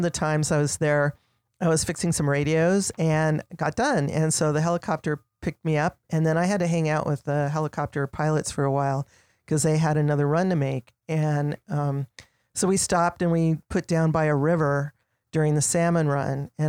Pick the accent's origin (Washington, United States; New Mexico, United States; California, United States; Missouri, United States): New Mexico, United States; Albuquerque; Well, you know, when I came from Albuquerque, I was not, you know, a country girl.